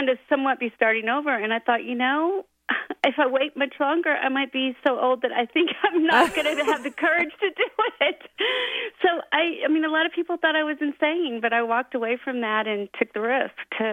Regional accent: Austin, Texas, United States; now in Colorado, United States; my home is Austin, Texas, or my hometown. Now I'm in Colorado.

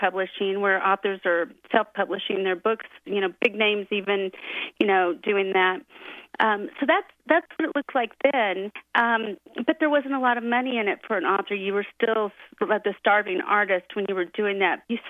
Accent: Austin, Texas, United States; now in Colorado, United States; my home is Austin, Texas, or my hometown. Now I'm in Colorado.

